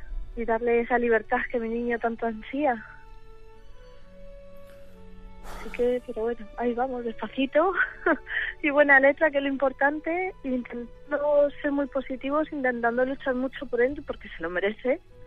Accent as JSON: {"language": "Spanish", "town": "Madrid", "region": "Community of Madrid", "country": "Spain", "said": "nosotros somos de Madrid y lo que nos toca, pues lo que tenemos"}